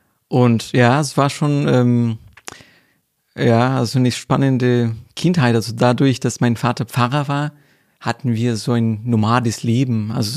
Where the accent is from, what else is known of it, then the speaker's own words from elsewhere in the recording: Florianópolis, Santa Catarina, Brazil; das ist Florianópolis, das ist so die Hauptstadt von Santa Catarina. Das ist ein sehr schöner Ort, das ist eine Insel